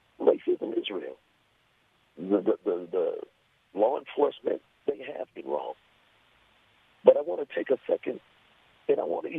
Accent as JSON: {"language": "English", "town": "Compton", "region": "California", "country": "United States", "tie": "born or raised there", "said": "I'm 57 years old. I grew up and I was raised in Compton."}